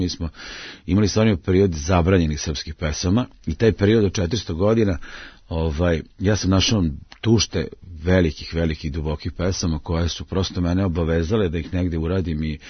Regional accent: Čurug, Vojvodina, Serbia; Ja sam iz Čuruga, moji su iz Novog Sada, Gospođinaca, znači taj neka okolina Novog Sada, znači stara Šajkaška, taj neki srpski deo Vojvodine, isključivo graničarski, koji smo, evo, tu smo poreklom već nekih 400 godina.

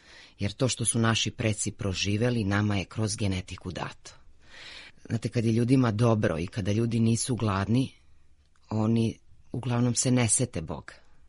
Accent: Lajkovac, Kolubara District, Serbia; ja dolazim iz Lajkovca, odakle i krenula Kolubarska bitka

